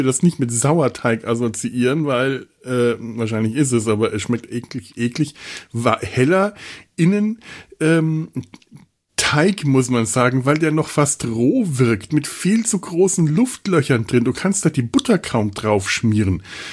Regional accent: Bavaria, Germany; ich komme ja aus Franken

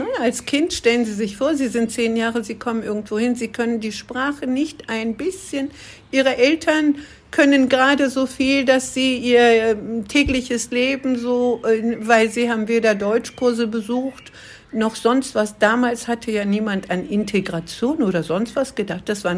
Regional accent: Turkey; ich stamme ursprünglich aus der Türkei, bin kurdischer Abstammung.

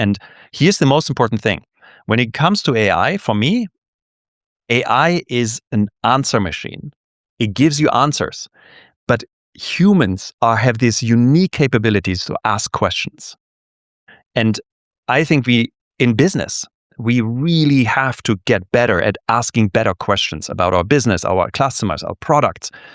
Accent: Germany; English is a second language; I grew up in Germany.

